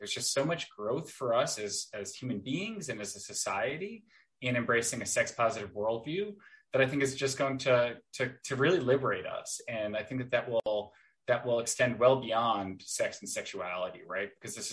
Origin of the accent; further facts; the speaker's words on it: Long Island, New York, United States; now in New York City, United States; I grew up in Long Island. I live in New York City, and I've lived here for like 15 and a half, almost 16 years